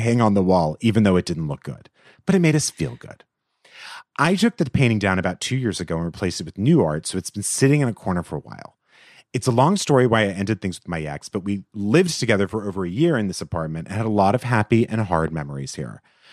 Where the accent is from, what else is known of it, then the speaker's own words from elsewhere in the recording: New York City, New York, United States; I'm a New Yorker and I'm finally about to move to a new apartment in the city after 10 years in my current place